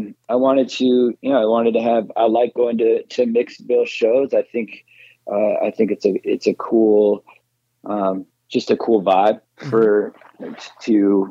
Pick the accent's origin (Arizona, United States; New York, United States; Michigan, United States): Arizona, United States; Phoenix; But, you know, growing up in the Phoenix area